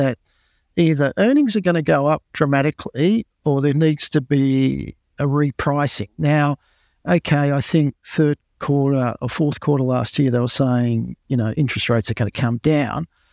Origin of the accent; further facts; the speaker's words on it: Australia; even though we're Australian, I tend to be probably quite US-centric.